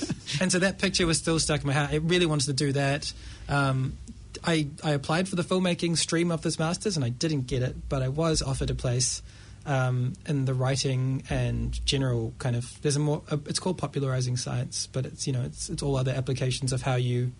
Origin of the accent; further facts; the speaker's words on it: New Zealand; also born or lived in South Africa; I was born in South Africa, actually. I did my own migration. Until I was 8 years old and then moved to New Zealand.